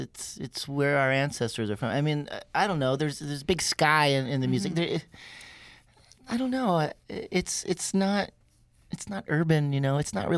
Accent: Ontario, Canada; I'm originally from Southern Ontario, which is, you know, very, there's tons of cities down there. A lot, population is huge, you know, there's a lot more urban sprawl and all that kind of thing.

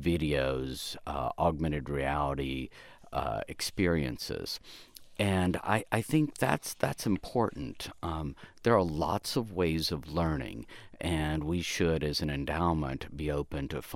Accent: American South, United States; So, for example, I grew up in the American South, and I read Walden Pond as a book, never went there.

